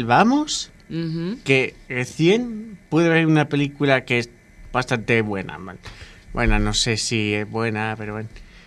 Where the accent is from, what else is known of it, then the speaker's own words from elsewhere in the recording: Puerto del Rosario, Canary Islands, Spain; also born or lived in Jerez de la Frontera; A fecha de hoy tengo 21 años, nací en Jerez, Andalucía. Pero me crié en Puerto de Rosario, Fuerteventura.